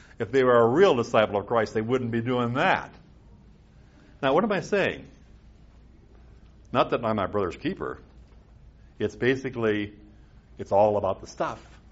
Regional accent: Midwest, United States; This is, listen, I grew up in the Midwest, Norwegian, German, Northern European stock.

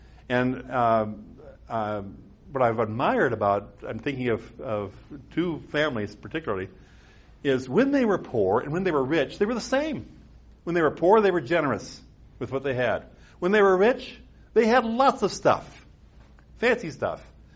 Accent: Midwest, United States; This is, listen, I grew up in the Midwest, Norwegian, German, Northern European stock.

